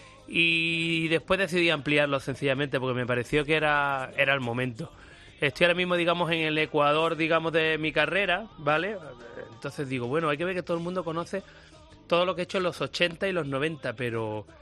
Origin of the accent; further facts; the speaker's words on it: Málaga, Andalusia, Spain; soy de Málaga